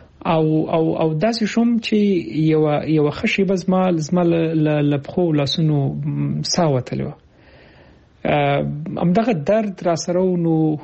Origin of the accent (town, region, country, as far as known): Kabul, Afghanistan